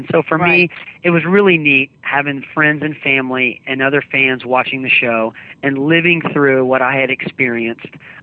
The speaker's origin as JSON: {"language": "English", "region": "Oklahoma", "country": "United States", "lives_now": "Los Angeles, United States", "said": "my mom makes sure that I always remember that I'm from Oklahoma."}